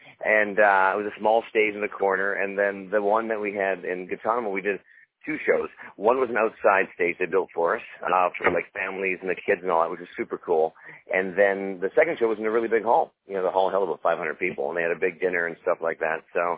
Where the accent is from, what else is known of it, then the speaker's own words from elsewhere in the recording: Canada; now in United States; since becoming American citizen in 2009, because I'm originally Canadian.